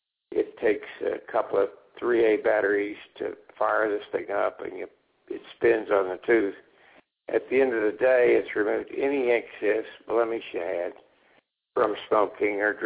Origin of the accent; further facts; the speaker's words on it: Texas, United States; And I grew up in Texas, so I actually know I'd love Cajun.